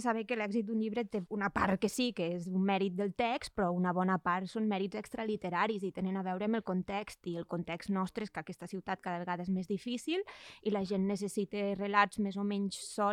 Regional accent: Catalonia, Spain; La meva comarca és la Segarra i la Segarra queda a la dreta, diguéssim, del que en diríem Ponent, no? Per tant, hi ha una part que sí que és Ponent, però hi ha una part que és la Catalunya Central

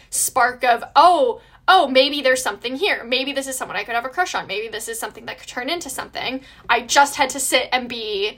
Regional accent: Ann Arbor, Michigan, United States; I'm from Ann Arbor, Michigan, where the university is located.

